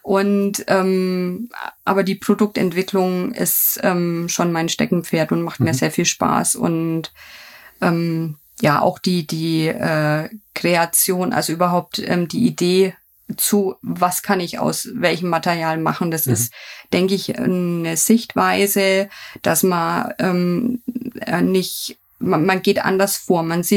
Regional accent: Bayreuth, Bavaria, Germany; born there; ich darf jetzt als gebürtige Bayreutherin und weiterhin, also Firma ist in Lichtenfels, einfach für Oberfranken sprechen

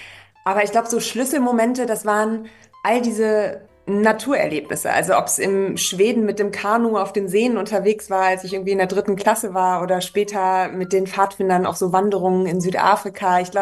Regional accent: North Rhine-Westphalia, Germany; Ich bin schön in NRW aufgewachsen.

